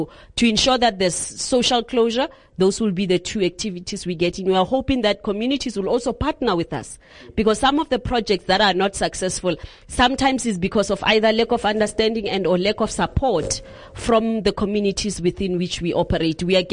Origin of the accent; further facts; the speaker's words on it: Gauteng, South Africa; I'm originally from the East Rand, yet I'm participating in economic activities in the city of Johannesburg